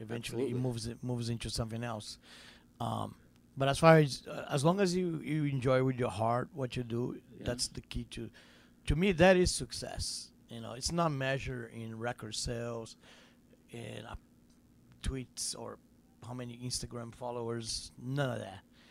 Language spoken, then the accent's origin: English; Brazil; I remember growing up in Brazil